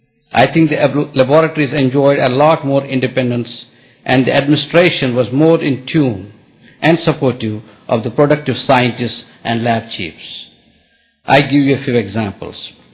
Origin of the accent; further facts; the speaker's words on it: Jammu and Kashmir, India; born there; also born or lived in Baroda / Adelaide; I was born in Kashmir in India, and I obtained my master's degree in biochemistry and PhD in microbiology from the University of Baroda in India.